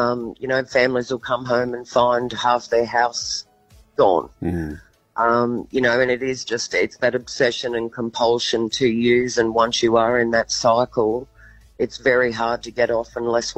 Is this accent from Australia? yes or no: yes; Australia; especially as an Australian